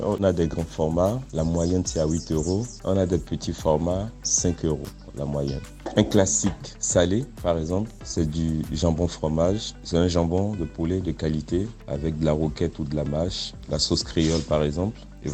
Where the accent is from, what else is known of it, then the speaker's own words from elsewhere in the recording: Benin; moved away as an adult; now in France; moi je suis béninois, je suis d'origine béninoise. J'ai quitté l'Afrique très jeune, je suis venu en France pour mes études supérieures.